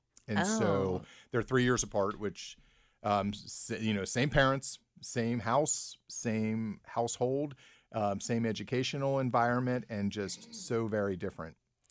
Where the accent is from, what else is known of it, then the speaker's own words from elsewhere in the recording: Mount Healthy, Ohio, United States; Well, originally Mount Healthy.